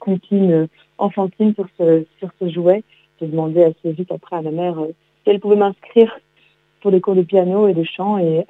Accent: Belgium; Puis je suis belge, basée entre Bruxelles et Paris

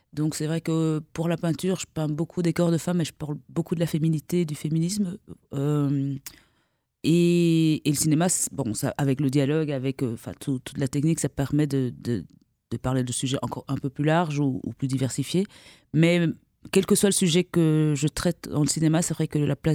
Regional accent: Belgium; moi je suis de Belgique à la base

